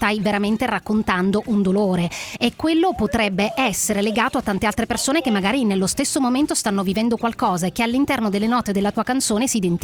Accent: Sicily, Italy; io sono siciliana

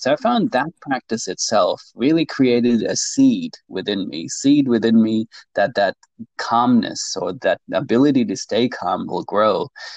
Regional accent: Hong Kong; I was born and raised in Hong Kong. So Hong Kong being a very busy city, very chaotic.

